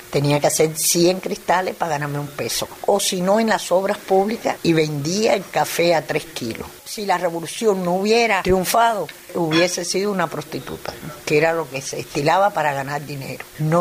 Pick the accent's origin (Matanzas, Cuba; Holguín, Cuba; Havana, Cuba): Havana, Cuba; Regla; soy de Regla. El triunfo de la Revolución me cogió cuando tenía 10 años.